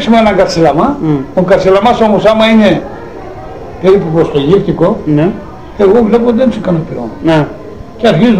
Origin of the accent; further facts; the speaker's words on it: Eastern Macedonia and Thrace, Greece; Εγώ πήγα στην Καστοριά, έπαιξα και με καταλάβανε ότι είμαι θρακιώτης και έπαιζα θρακιώτικο.